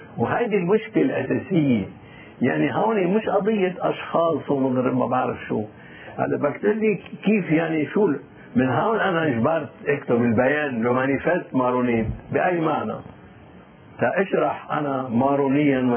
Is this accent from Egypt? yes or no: no; Lebanon; عن نحن كلبنانيين وكمسيحيين.